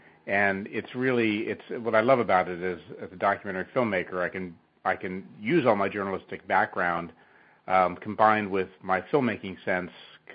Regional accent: California, United States; also born or lived in London; I was in California, I grew up in California, but I had spent most of my adult life living overseas, based in London

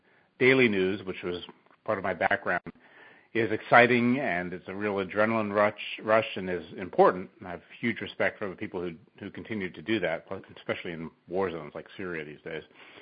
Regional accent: California, United States; also born or lived in London; I was in California, I grew up in California, but I had spent most of my adult life living overseas, based in London

